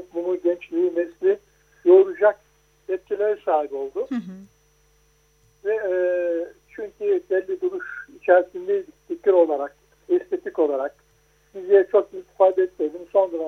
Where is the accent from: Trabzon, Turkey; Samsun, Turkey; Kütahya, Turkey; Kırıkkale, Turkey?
Kırıkkale, Turkey; born there; moved away as an adult; Ben Kırıkkale'de doğdum, 1953.